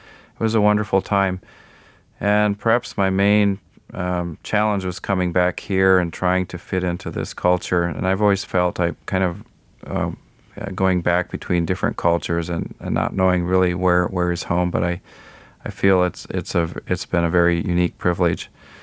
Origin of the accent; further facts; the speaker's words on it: Kilimanjaro, Tanzania; Yeah, I climbed it when I was age 11.